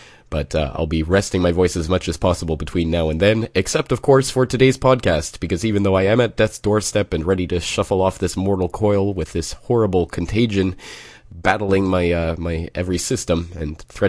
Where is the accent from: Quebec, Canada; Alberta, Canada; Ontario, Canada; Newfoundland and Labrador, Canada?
Alberta, Canada; Calgary; after a famous muckraking journalism endeavor from my hometown of Calgary from the turn of the 20th century.